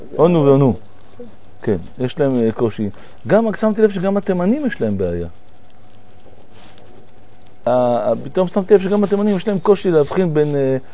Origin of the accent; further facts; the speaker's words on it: France; בתור ילד שגדל בצרפת